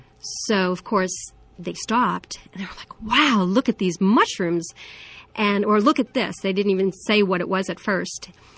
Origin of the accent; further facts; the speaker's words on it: Long Island, New York, United States; now in San Francisco, United States; Yes, I grew up on Long Island.